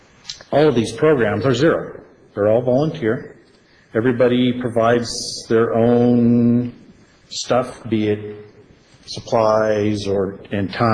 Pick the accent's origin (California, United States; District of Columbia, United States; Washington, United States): California, United States; I'm a transplant from California.